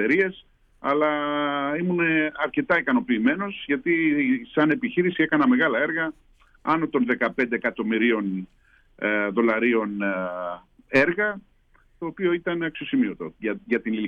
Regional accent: Chios, North Aegean, Greece; εδώ στην Χίο, και με έκανε να κάνω το όνειρό μου πραγματικότητα και να επιστρέψω στον τόπο μου που αγαπάω τόσο πολύ.

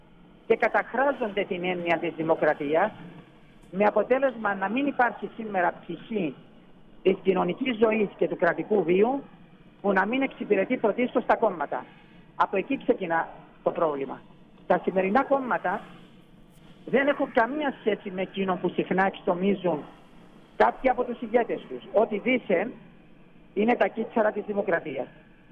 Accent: Greece; εμείς σαν Έλληνες και για πολιτισμικούς λόγους η δημοκρατία θα έπρεπε να είχε πολύ υψηλή θέση στην αντίληψή μας

